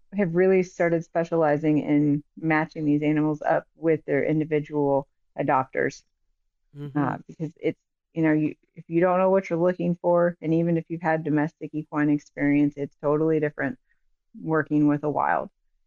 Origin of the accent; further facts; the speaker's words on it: Ohio, United States; now in Illinois, United States; My husband is from here, and I'm from Northeastern Ohio. And we prayed about the decision and felt him moving us here.